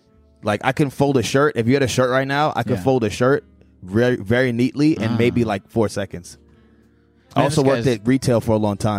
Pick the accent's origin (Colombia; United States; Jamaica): Jamaica; I'm also Jamaican and we wear all white a lot.